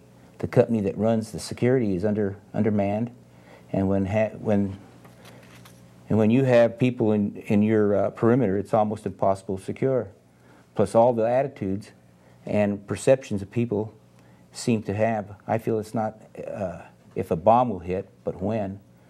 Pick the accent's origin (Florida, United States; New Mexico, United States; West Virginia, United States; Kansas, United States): New Mexico, United States; Albuquerque; And I'm from Albuquerque, not from Houston.